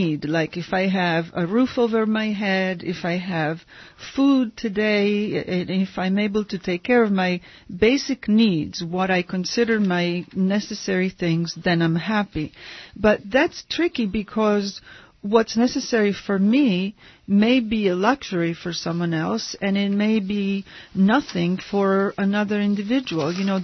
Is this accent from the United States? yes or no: no; Bologna, Emilia-Romagna, Italy; I am not from New Jersey, Armand. I am from Bologna.